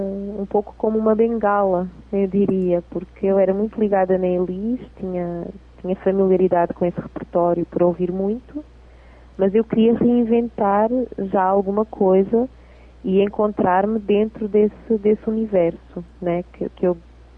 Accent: Portugal; accent: Portuguese; portuguesa que sou eu cantando as canções brasileiras. Acho que essa é que é a grande questão, que é o sotaque e todo esse... tudo que traz o sotaque de Portugal, né?

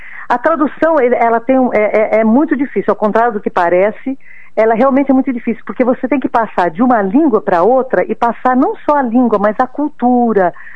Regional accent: Sicily, Italy; first language Italian; Portuguese is a second language; A minha primeira língua foi a italiana, mas o dialeto siciliano, mas sempre a Itália, então o ritmo siciliano eu conheço bem.

